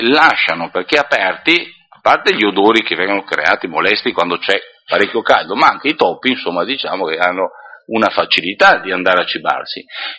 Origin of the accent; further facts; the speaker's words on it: Verona, Veneto, Italy; Invece noi, che da veronesi siamo tutti matti, no?